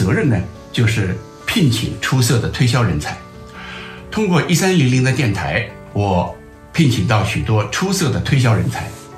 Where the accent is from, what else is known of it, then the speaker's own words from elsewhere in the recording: Shanghai, China; moved away as an adult; also born or lived in Northern California; now in Los Angeles, United States; 30多年以前呢，我来自中国大陆的上海